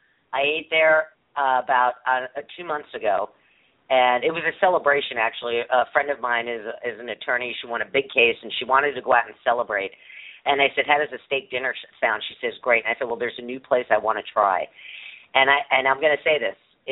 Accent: East Coast, United States; I grew up on the East Coast, and when I grew up, the nicer restaurants, you know, men had to wear jackets.

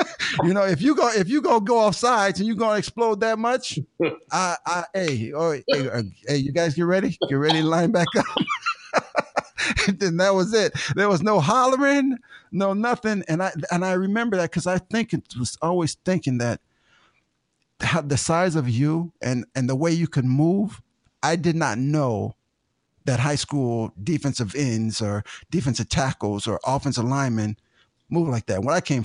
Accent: Ashtabula, Ohio, United States; And I came from Ashtabula, which, you know, our record was 2-8.

